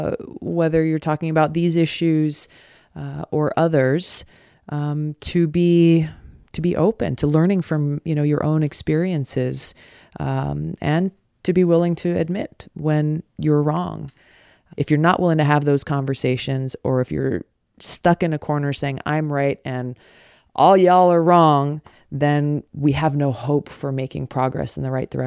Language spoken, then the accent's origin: English; Hawaii, United States; Growing up in Hawaii, it may not surprise you that my playground was in the ocean and in the mountains